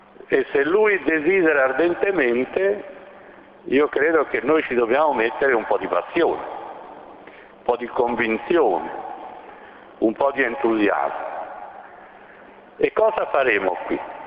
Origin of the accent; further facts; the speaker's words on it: Rome, Lazio, Italy; Che io, che sono vissuto sempre a Roma, che non conoscevo Salerno così, adesso invece sono qui insieme a voi.